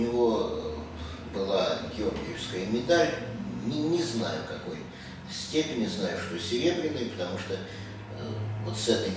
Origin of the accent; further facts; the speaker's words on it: Kolomna, Moscow Oblast, Russia; Я родился в Коломне. Родился 7 октября 1953 года.